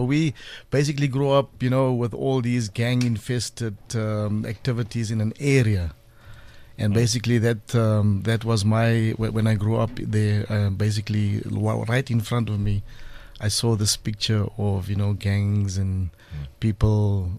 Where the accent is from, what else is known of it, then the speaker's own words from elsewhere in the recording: Johannesburg, Gauteng, South Africa; I grew up in the Western